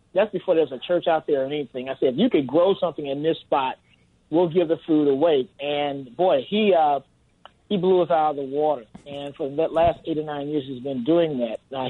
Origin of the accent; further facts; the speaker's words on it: Detroit, Michigan, United States; So we understood, even when growing up in Detroit, my grandmother raised me and my grandfather raised me